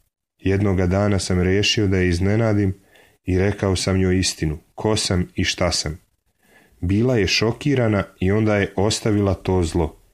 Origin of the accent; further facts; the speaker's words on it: Vojvodina, Serbia; Ja sam inače iz Vojvodine, iz mesta kraj Novog Sada, iz kojeg su vladika Porfirije i vladika Fotije.